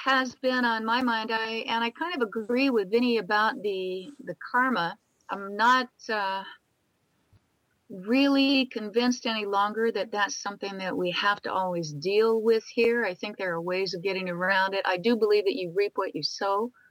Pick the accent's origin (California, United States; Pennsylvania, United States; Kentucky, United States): California, United States; Catalina Island; You know, I'm from Catalina Island.